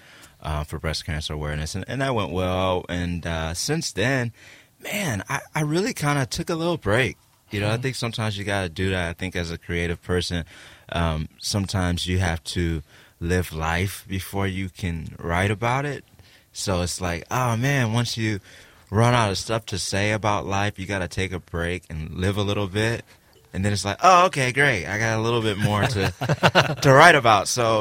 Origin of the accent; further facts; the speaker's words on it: Cleveland Heights, Ohio, United States; like I'm from Cleveland Heights, University Heights, and I love this area